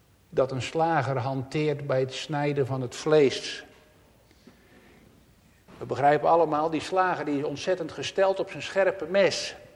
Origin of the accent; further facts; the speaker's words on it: Netherlands; Ja, daar zijn wij Nederlanders berucht om in het buitenland.